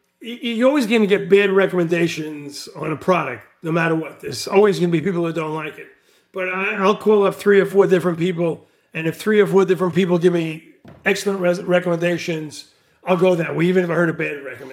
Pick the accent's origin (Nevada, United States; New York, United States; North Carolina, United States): New York, United States; Brooklyn; It's because I'm from Brooklyn. We look to the streets.